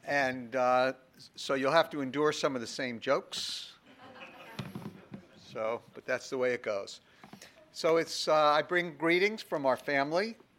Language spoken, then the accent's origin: English; New York, United States; So today, of course, is September 11th, and I am a New Yorker.